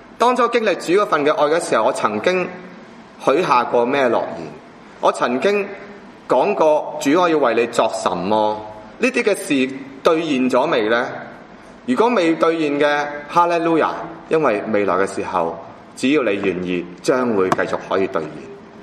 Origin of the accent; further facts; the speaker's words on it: China; 即系新年农历，我哋中国人嘅新年前嘅岁晚